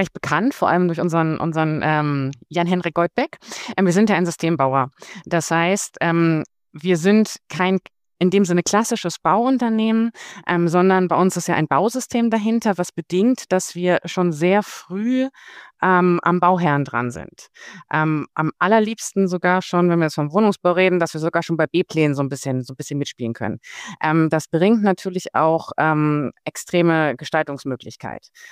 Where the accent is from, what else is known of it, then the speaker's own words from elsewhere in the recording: Berlin, Germany; born there; moved away; das hat mich auch von meinem Geburtsort Berlin an die Küste getrieben